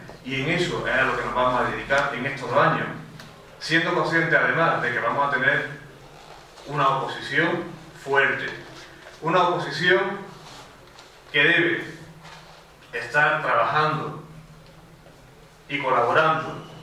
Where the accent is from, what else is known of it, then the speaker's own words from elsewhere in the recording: Priego, Spain; Para mí, después de esta votación, poder ser alcalde de Priego, de mi pueblo, es un honor y es una gran responsabilidad.